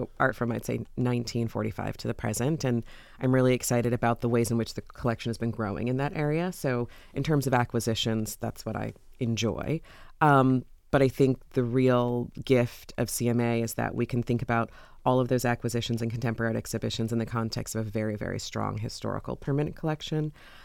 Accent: New York, United States; also born or lived in Miami, United States / Louisiana, United States; now in Columbus, United States; I moved from New York to Columbus, and I think we've talked about that. I'm originally from there and grew up there, but I've lived in different places for museums.

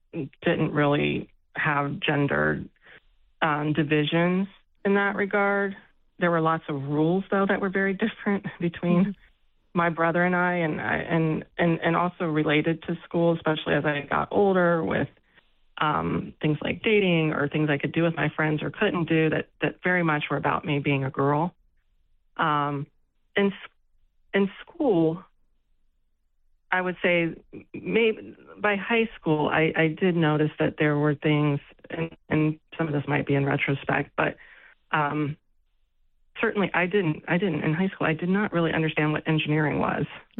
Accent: London, United Kingdom; My parents graduated from there. I grew up in South London.

